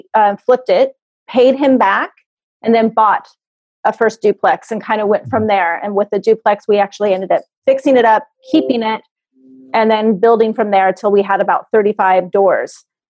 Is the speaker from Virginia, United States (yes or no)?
no; Minnesota, United States; I'm from Minnesota, and I run a property management company since 2001.